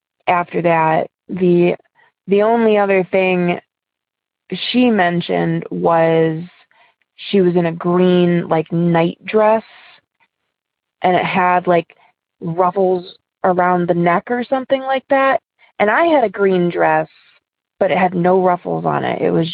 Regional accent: Ohio, United States; I'm from Ohio.

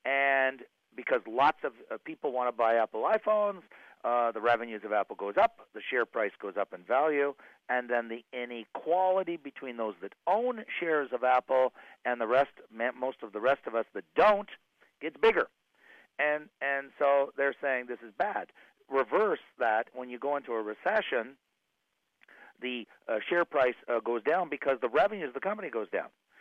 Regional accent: Ottawa, Ontario, Canada; I'm not from Toronto, by the way. I'm from Ottawa.

